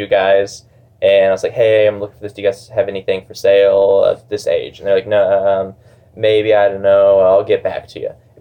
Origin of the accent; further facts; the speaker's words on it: Van Buren, Missouri, United States; Van Buren. It's like the southeast part